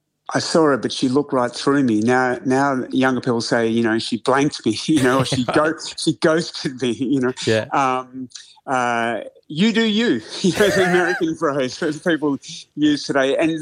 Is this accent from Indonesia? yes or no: no; Australia; moved away as an adult; also born or lived in United Kingdom; now in United States; I went to the UK, and if you said no worries, people would immediately laugh and identify you as an Aussie, right? 20 years later, I lived there for a while, and people were saying no worries. And now in America, they say it as well.